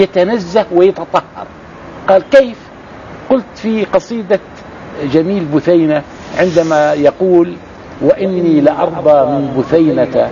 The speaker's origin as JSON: {"language": "Arabic", "country": "Jordan", "said": "في عندنا في الأردن شاعر معروف"}